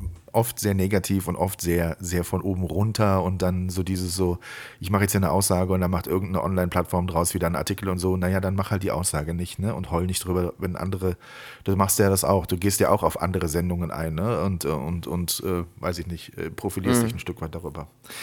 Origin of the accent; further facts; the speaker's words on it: Siegburg, North Rhine-Westphalia, Germany; Wir waren vergangene Woche in Siegburg, auf einem Mittelalter-Weihnachtsmarkt, also in meiner Heimatstadt, wo ich schon ewig nicht mehr war.